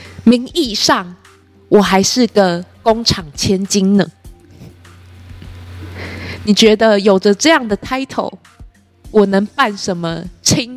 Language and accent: Chinese; Taipei, Taiwan; 我一个土生土长的台湾人